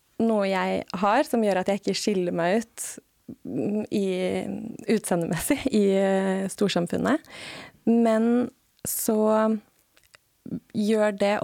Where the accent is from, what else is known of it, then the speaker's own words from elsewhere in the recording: Rakkestad, Østfold, Norway; also born or lived in Ås; vokst opp på landet. Mm-hmm. Først I Ås og så I Rakkestad. Og har bodd lenge I Bergen, og nå I Oslo.